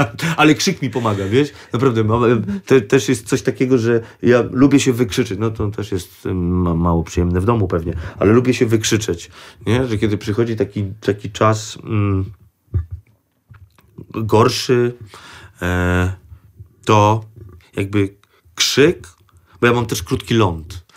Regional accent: Kwidzyn, Pomeranian Voivodeship, Poland; moje serce w bardzo dużej części jest na Pomorzu, no ale to już po prostu moje rodzinne miasto Kwidzyn

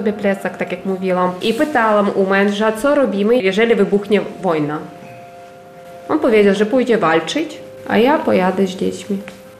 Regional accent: Ukraine; Polish is a second language; moved away as an adult; now in Poland; Przyjechałam z Ukrainy, kiedy wybuchła wojna. Przyjechałam wraz z dziećmi, ze swoimi rodzicami.

